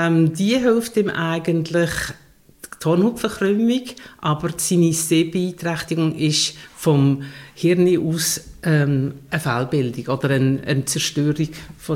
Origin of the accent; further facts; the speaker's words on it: Triengen, Lucerne, Switzerland; ich bin im Luzerner Sodental aufgewachsen, in Triengen auf einem Bauernhof mit 3 Generationen. Bis drittälteste Kind von 7, mit 7 Geschwistern aufgewachsen.